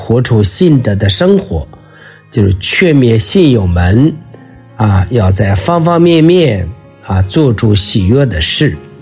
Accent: China; 我们中国人做点慈善也要把自己表扬表扬啊

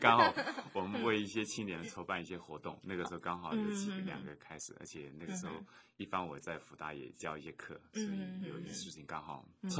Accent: Taiwan

